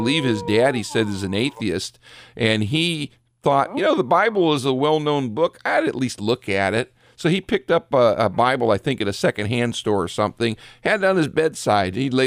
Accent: Richfield, Ohio, United States; Well, growing up in Richfield, I worked a year at the Coliseum too

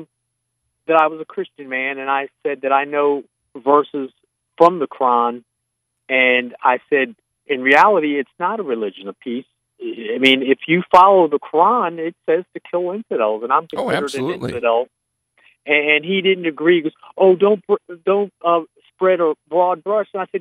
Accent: Virginia, United States; This is I'm from Virginia.

